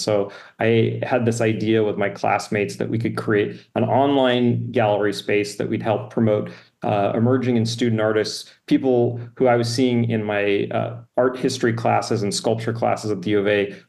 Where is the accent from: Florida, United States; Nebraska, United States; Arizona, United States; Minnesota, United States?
Arizona, United States; Jerome; So from the way back, I grew up in Jerome, Arizona. It's a small former mining town turned ghost town turned artist community.